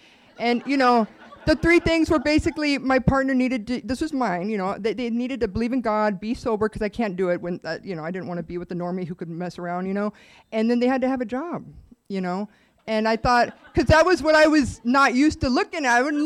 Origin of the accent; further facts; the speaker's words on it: Chula Vista, California, United States; I grew up in Chula Vista for the first 10 years